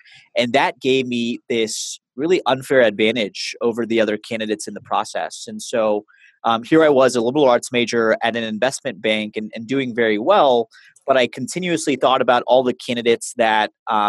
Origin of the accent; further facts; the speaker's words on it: Dallas, Texas, United States; So I'm originally from Dallas, Texas. I went to school at the University of Texas at Austin.